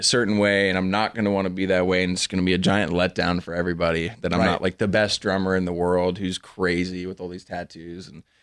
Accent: Malibu, California, United States; It was cool growing up in Malibu. It's definitely a little bubble of people.

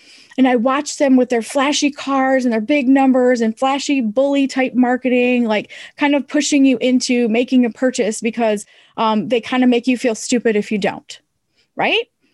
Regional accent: Midwest, United States; accent: Midwest; I have an accent. Did you guys know that? I have an accent. I have a Midwest accent, I think.

